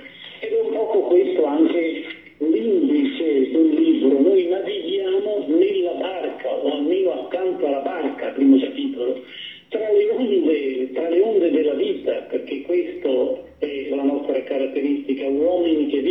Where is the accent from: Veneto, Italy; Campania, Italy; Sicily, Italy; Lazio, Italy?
Veneto, Italy; Pellestrina; born there; Pellestrina, dove io sono nato, quindi.